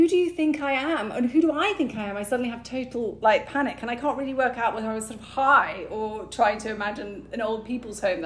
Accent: United Kingdom; I'm so British.

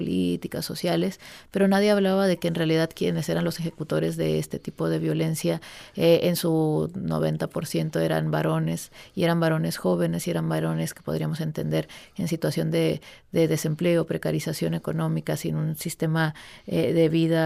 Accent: Mexico; el modelo ideal en mi país está vinculada con el machismo. O sea, y no lo digo de manera rápida, sino la estructura patriarcal machista y necrosoberana en México es la que funda el Estado Revolucionario Mexicano.

